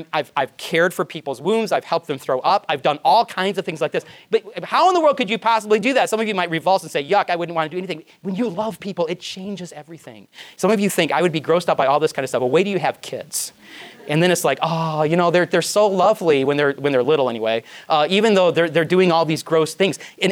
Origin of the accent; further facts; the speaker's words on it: Michigan, United States; Because I was from Michigan. That's where the real people live, right? Because we're Midwesterners.